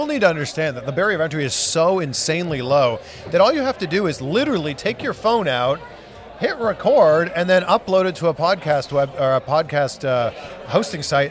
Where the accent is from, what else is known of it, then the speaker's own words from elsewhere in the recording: Pickering, Ontario, Canada; You know, I grew up just outside of Toronto. I grew up in Pickering.